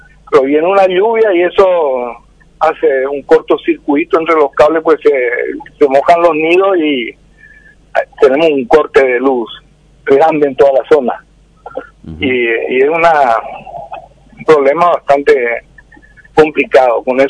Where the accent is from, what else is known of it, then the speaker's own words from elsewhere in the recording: Paraguay; Estoy contento como miembro de Caviar, como constructor y sobre todo como paraguayo.